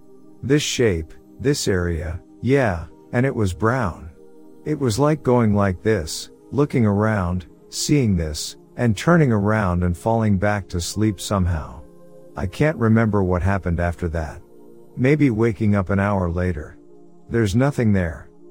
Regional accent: Australia; I'm from Australia. I'm 22 years old.

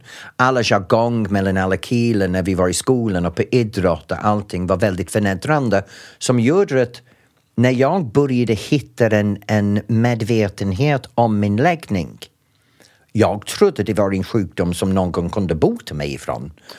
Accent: England, United Kingdom; Swedish is a second language; now in Sweden; Men Sverige har det, men andra länder har antagligen inte gjort det. Även min hemland.

